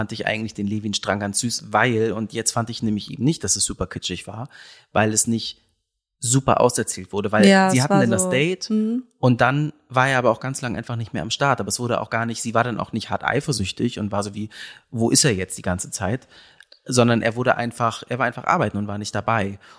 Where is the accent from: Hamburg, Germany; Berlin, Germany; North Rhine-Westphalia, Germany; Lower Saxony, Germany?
Hamburg, Germany; ich bin da auch auf dem Land groß geworden, jetzt nicht an der Ostsee direkt, aber in Hamburg, ne, Umland